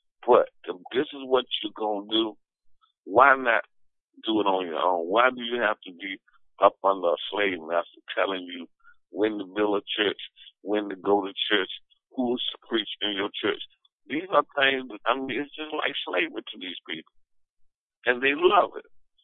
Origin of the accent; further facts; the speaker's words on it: Norfolk, Virginia, United States; When they found out I came from Norfolk, Virginia, they were astonished